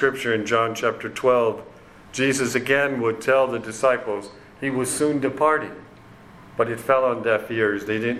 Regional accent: East Coast, United States; I come from the East Coast, and sometimes I might say something that does not sound Oregonian, maybe. You know, and then, but it's an East Coast slang

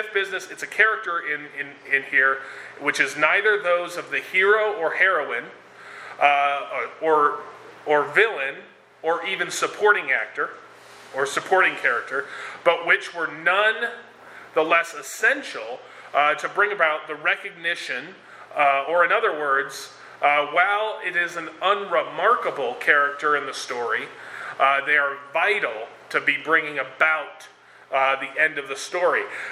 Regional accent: Bly, Oregon, United States; One of the things is I'm from Bly, so a little over an hour out.

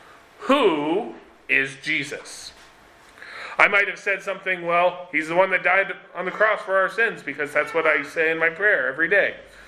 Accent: United States; And I thought that way because, well, I'm an American, so of course I'm a Christian.

